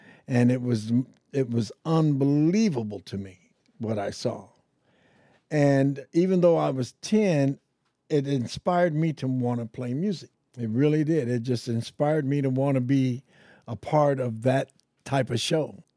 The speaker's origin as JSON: {"language": "English", "town": "Bakersfield", "region": "California", "country": "United States", "tie": "born or raised there", "said": "growing up in Bakersfield was quite an adventure. I was a different kind of guy. I had a bicycle, and so by the time I was 8 years old, I was selling papers downtown Bakersfield."}